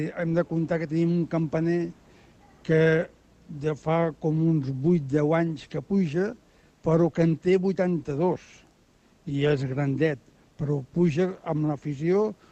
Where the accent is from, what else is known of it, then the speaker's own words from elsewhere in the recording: Tarragona, Catalonia, Spain; com a tarragoní, com a campaner i veí de la catedral.